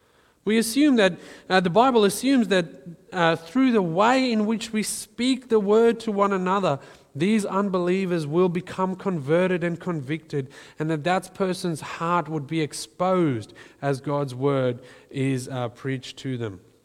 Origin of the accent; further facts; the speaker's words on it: South Africa; growing up in South Africa, this really wasn't the culture of the church I was in.